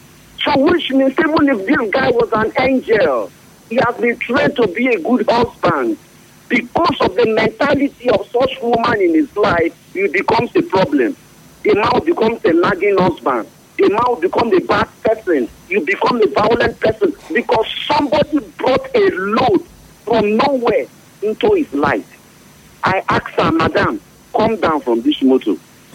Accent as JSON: {"language": "English", "region": "Bayelsa", "country": "Nigeria", "said": "I'm a man from Bayelsa State."}